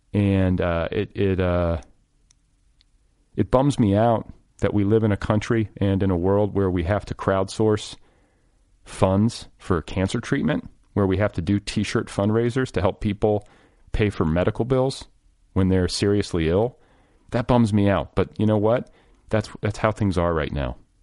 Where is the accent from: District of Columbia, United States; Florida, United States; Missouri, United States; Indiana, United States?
Indiana, United States; Yeah, I mean, I always joke because I grew up partially in Indiana